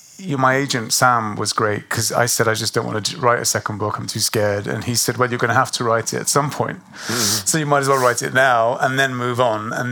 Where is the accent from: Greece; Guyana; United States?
Greece; you can't really escape Greek mythology growing up in Greece because it's everywhere.